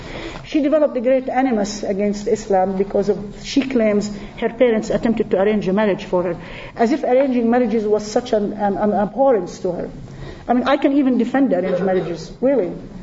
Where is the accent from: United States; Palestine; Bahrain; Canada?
Palestine; Jerusalem; As I grew up in Jerusalem, I'm a Palestinian, and I get mad at what the Israelis are doing as a little girl